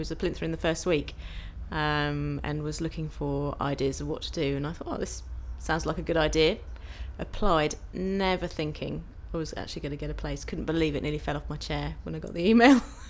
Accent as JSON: {"language": "English", "town": "Epsom", "region": "South East England", "country": "United Kingdom", "said": "I'm 35 years old, and I'm from Epsom in Surrey."}